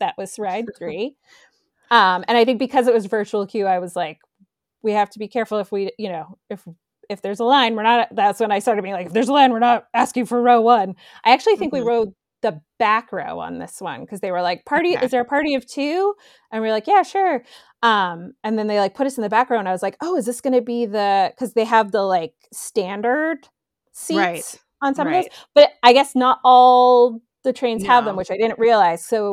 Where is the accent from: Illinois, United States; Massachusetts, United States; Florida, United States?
Massachusetts, United States; we're coming from Massachusetts where it's, you know, 40s and 50s.